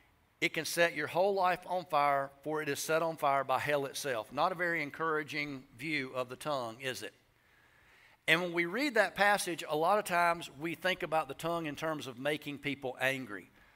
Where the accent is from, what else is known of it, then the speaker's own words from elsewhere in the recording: the South, United States; accent: southern; some of you that pick on my southern accent